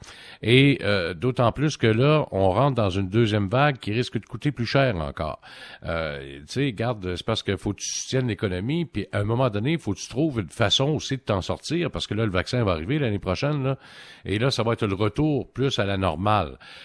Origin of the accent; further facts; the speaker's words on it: Quebec, Canada; Chez nous, au Québec, c'est moins grave un peu